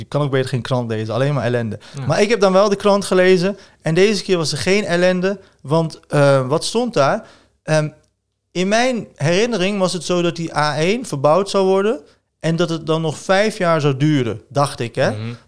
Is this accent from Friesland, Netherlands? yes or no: no; Zeeland, Netherlands; now in Deventer, Netherlands; Wij komen uit Zeeland.